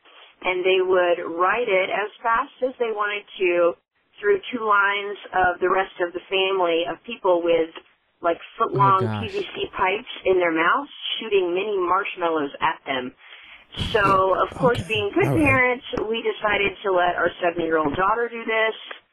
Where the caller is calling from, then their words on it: Greenville, Texas, United States; I'm calling from Greenville, Texas.